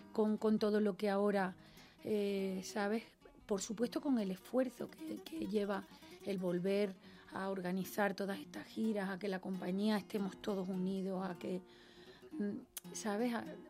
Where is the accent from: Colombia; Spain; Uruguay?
Spain; Cádiz, Andalusia; Soy de Cádiz y entonces vivo pegada al mar.